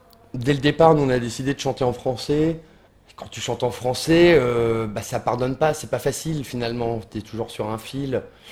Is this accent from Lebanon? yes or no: no; Tours, Centre-Val de Loire, France; on s'est baladé toute une journée chez nous à Tours